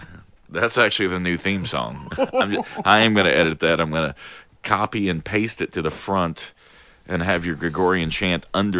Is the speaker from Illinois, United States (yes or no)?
no; Texas, United States; The streets of Tarrant County, Texas. Down by the 7-Eleven and strip malls.